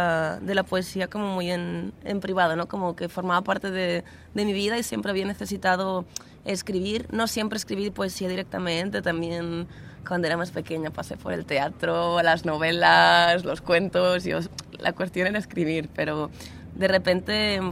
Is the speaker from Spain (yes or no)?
yes; Catalonia, Spain; also born or lived in Barcelona; Bueno, nací aquí. Pero la verdad es que yo crecí y me crié en el Empordà, en el norte de Cataluña.